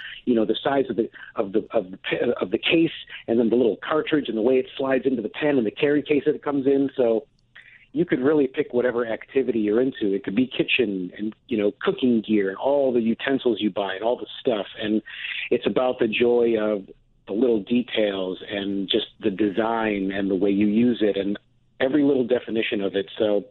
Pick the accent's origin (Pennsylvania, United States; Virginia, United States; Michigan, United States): Michigan, United States; accent: Midwest; now in Chicago, United States; I moved to Chicago after college, and I was born in Michigan, went to school in Michigan, and then moved to Chicago after. You wouldn't know, I'm very Midwest. When I talk, I sound Chicago.